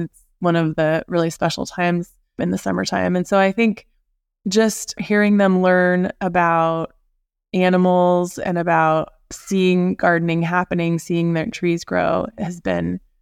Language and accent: English; Seattle, Washington, United States; So I grew up near Alki Beach and I've always been within a block or two living next to the ocean.